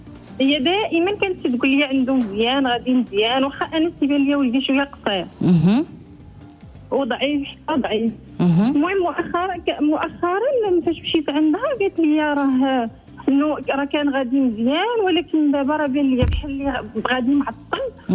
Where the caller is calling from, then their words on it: Milan, Lombardy, Italy; انا في ميلانو.